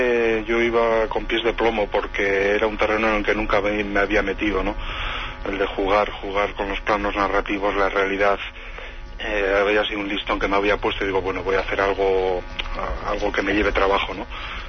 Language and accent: Spanish; Basque Country, Spain; que yo escribo desde aquí, soy vasco, ¿no?